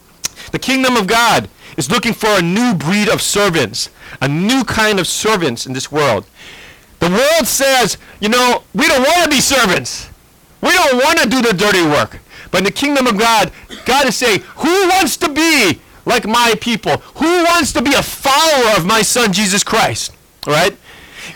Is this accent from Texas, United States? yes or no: yes; Texas, United States; sometimes it's hard because I'm from Texas. So, you know, for me, the Texan way to make friends is, hey, come on over.